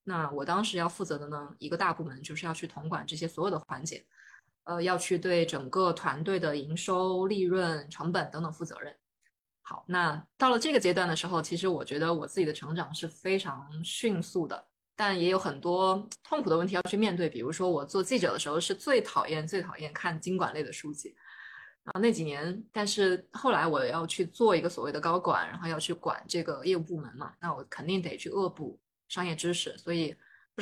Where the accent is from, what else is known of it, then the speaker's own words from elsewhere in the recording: China; now in Hong Kong; 因为我自己是作为大陆人嘛，然后在香港做媒体行业